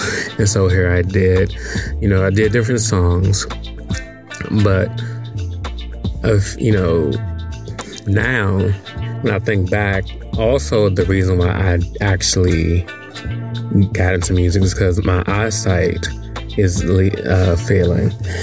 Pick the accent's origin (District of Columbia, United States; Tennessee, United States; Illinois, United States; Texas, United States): District of Columbia, United States; Washington; I'm from Washington, D.C.